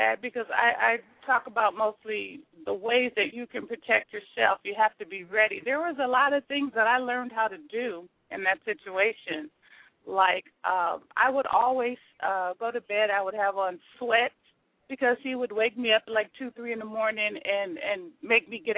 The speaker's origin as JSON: {"language": "English", "town": "Los Angeles", "region": "California", "country": "United States", "tie": "born or raised there", "said": "I was born in Los Angeles, grew up in Los Angeles, still here in Los Angeles"}